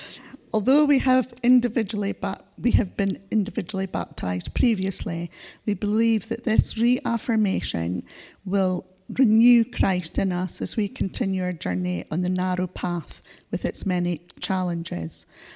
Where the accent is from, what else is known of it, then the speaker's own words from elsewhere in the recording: Aberdeen, Scotland, United Kingdom; born there; I was born in Aberdeen, and I wasn't baptised by sprinkling until Kieran was baptised as an infant at St. Columba's in the Bridge of Don.